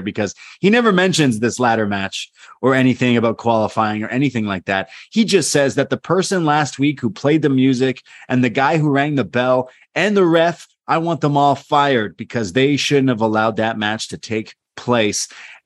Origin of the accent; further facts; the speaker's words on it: Ghana; and I'm from Ghana, the country of gold.